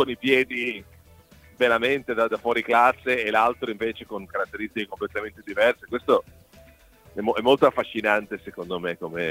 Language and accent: Italian; Ferrara, Emilia-Romagna, Italy; No, io sono di Ferrara